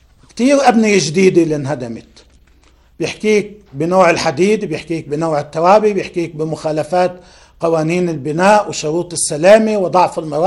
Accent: Lebanon; ما كنا كلبنانيين نشعر أنه عنا هذا التحدي

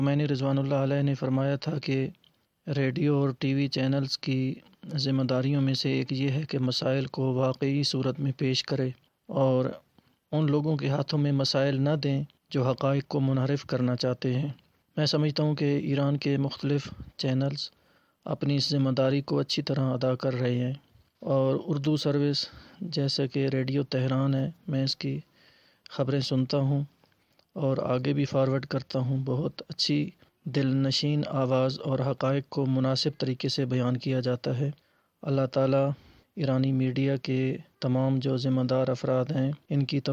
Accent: Pakistan; now in Qom, Iran; میں پاکستان سے ہوں اور قم میں رہائش ہے،

